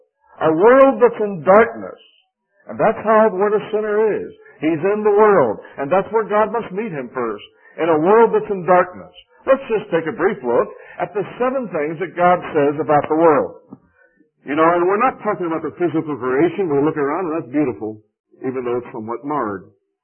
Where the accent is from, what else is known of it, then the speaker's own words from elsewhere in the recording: New York, United States; You know, I come from New York, although not New York City, but Madison Avenue is the home of marketing.